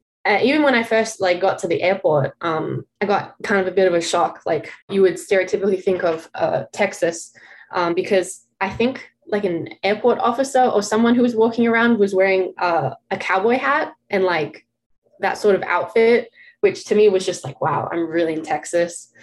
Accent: Australia; now in United States; being an American, everything from Australia

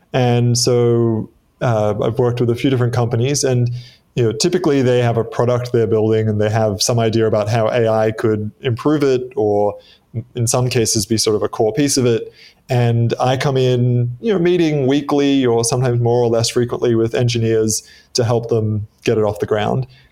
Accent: Australia; accent: Australian; also born or lived in Midwest, United States; So my accent is not as Australian as you might expect.

